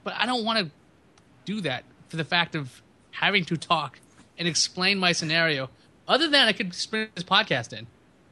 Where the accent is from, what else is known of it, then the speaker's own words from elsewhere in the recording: New York City, New York, United States; also born or lived in Brooklyn; Like I'm from New York. That's the other thing. Like, I can keep doing this because now, where are you really from? Well, I grew up in Queens. Where are you from? I was born in Brooklyn.